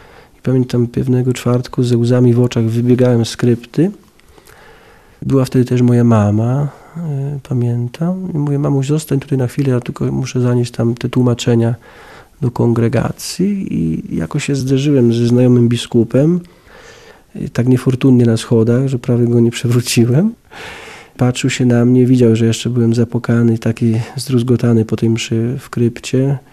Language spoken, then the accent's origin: Polish; Żmigród, Lower Silesian Voivodeship, Poland; była na koncercie w Polsce, w Żmigrodzie, w mojej rodzinnej miejscowości